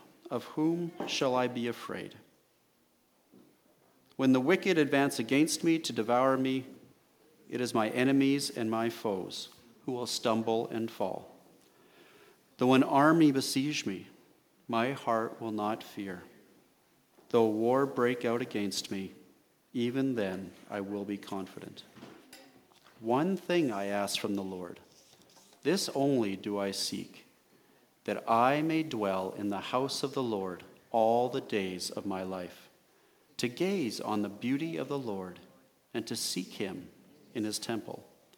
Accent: Alberta, Canada; Oil is down, I'm from Alberta, and that's definitely bad there.

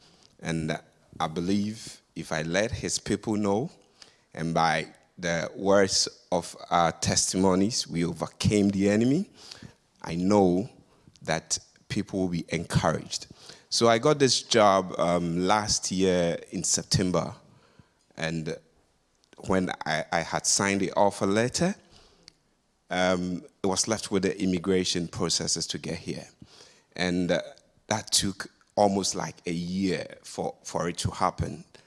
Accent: Ghana; moved away as an adult; now in Canada; I am just less than 2 weeks in Canada. I came from Ghana, and I came on a job offer with a mining consulting group.

